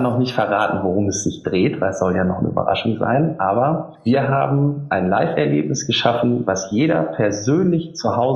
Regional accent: Lower Saxony, Germany; now in Düsseldorf, Germany; Da ich ja auch nur zugezogener Düsseldorfer bin und kein echtes rheinisches Kind, ich komme ja aus dem Emsland, der eine oder andere mag es kennen, wir haben mehr Schweine und Hühner als Einwohner

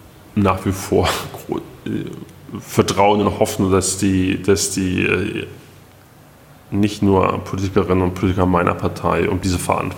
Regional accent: East Germany, Germany; ob das nicht eine Schande eigentlich für uns als Ostdeutsche ist.

